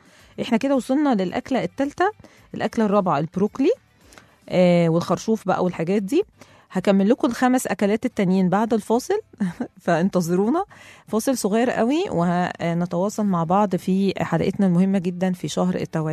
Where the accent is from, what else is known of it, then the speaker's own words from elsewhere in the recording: Egypt; أنا عارفة إن إحنا كمصريين مش بنحب قوي نزور الدكاترة والمعامل